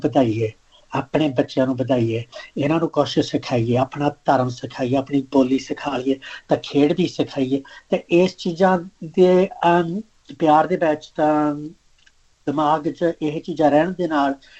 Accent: Queensland, Australia; also born or lived in Punjab, India; ਮੈਂ ਪੰਜਾਬ ਦਾ ਬੋਨ ਆ, 75 ਦੇ ਬੈਚ ਮੇਰਾ ਹੋਇਆ ਸੀਗਾ ਬੋਨ, ਐਂਡ 78 ਦੇ ਬੈਚ ਅਸੀਂ ਇੱਥੇ ਕੁਈਨਸਲੈਂਡ ਆ ਗਏ ਸੀਗੇ ਕੇਨਸ ਦੇ ਬੈਚ।

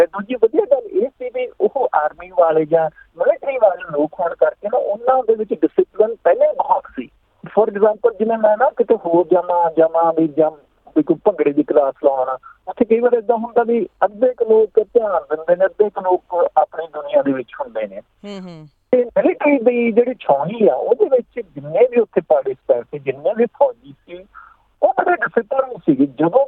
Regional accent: Siar, Punjab, India; now in Canada; ਪੰਜਾਬ ਤੋਂ ਜੀ। ਮੈਂ ਪਿੰਡ ਸਿਆੜ ਜਿਹੜਾ ਜ਼ਿਲ੍ਹਾ ਲੁਧਿਆਣੇ ਦੇ ਵਿੱਚ ਪੈਂਦਾ ਜੀ, ਉੱਥੋਂ ਦਾ ਮੈਂ ਜੰਮਪਲ ਹਾਂ।

